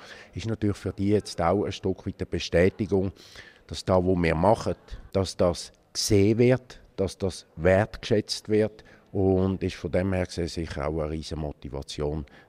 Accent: Hergiswil, Nidwalden, Switzerland; Zergiswil. Meine Heimatgemeinde, dort haben wir auch noch.

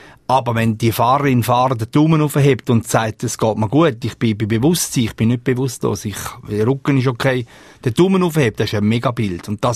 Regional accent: Switzerland; bei uns in der Schweiz

